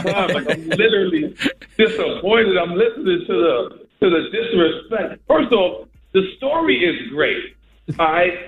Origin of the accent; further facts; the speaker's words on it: Queens, New York, United States; now in Miami, United States; I love being from Queens. I lived in Miami for the past 14 years, but I love being from Queens.